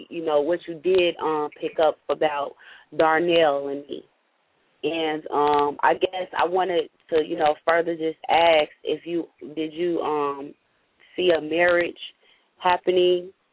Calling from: Chicago, Illinois, United States; I'm actually calling from Chicago.

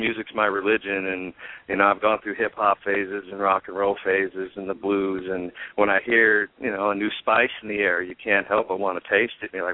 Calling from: El Cerrito, California, United States; Oh, I'm calling from the East Bay over here in El Cerrito.

